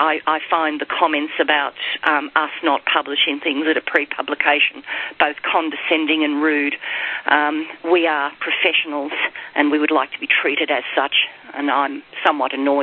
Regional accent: Australia; Manal, your points are perfectly clear to me, and being Australian

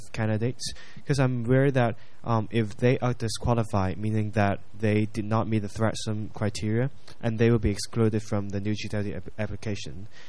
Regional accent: Hong Kong; I'm from NetMachine.Asia and from Hong Kong.

